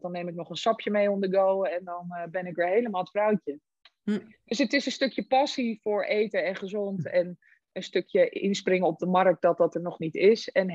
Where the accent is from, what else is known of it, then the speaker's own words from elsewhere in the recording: Amsterdam, North Holland, Netherlands; ik kom zelf uit Randstad, ben geboren in Amsterdam en clubmanager geweest van allerlei sportscholen in het Gooi.